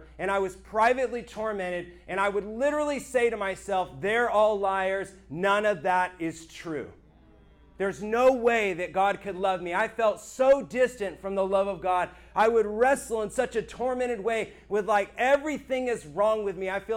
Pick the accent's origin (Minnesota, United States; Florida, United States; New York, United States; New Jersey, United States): Florida, United States; I grew up in Florida, was stationed in Washington State in Tacoma, Washington.